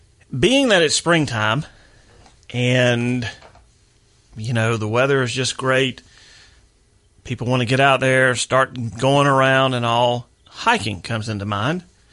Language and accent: English; Chester, South Carolina, United States; My hometown of Chester, South Carolina, is host to the Big Green Fishing Tournament.